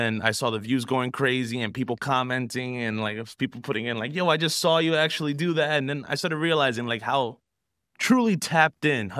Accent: North Bergen, New Jersey, United States; Yeah, so born and raised in North Bergen, went to grammar school in West New York, high school in Jersey City. So usually when anybody asks me where I'm from, it's Hudson County.

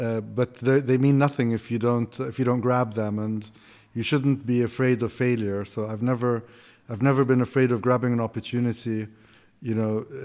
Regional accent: Kuwait; moved away as an adult; also born or lived in Greece; I grew up in Kuwait. And then while I was at university, I went to university in Texas at Austin.

